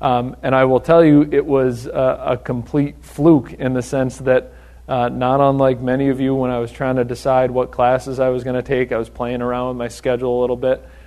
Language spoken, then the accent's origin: English; Pittsfield, Massachusetts, United States; I grew up around here. I'm from Pittsfield.